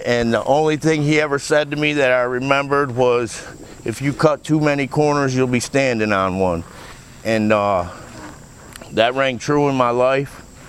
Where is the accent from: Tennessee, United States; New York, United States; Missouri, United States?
New York, United States; Troy; now in Pennsylvania, United States; And, like, I'm from Troy, New York, Well, I live in Pennsylvania now, out by Washington, PA, in this little bum-ass town called Davella.